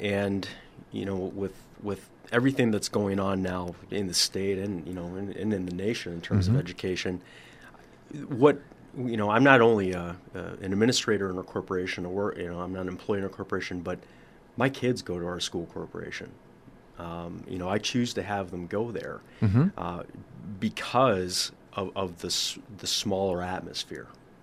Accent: Illinois, United States; moved away; I came from Illinois, and it was the same way.

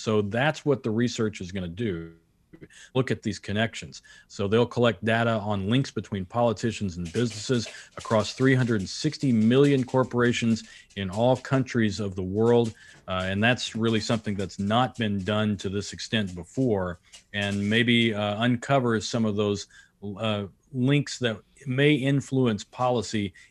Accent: Newport, Arkansas, United States; I will mention my town where I grew up in Arkansas, Newport, Arkansas.

